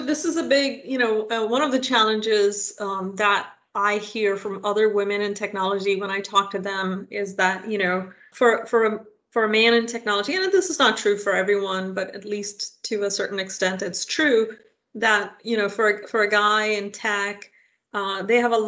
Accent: India; now in United States; I grew up in India, and I growing up in India, I didn't know that I was poor

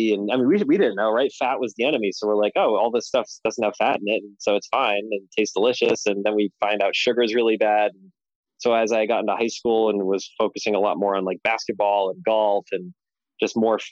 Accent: Boston, Massachusetts, United States; then growing up in Boston, I caddied a lot.

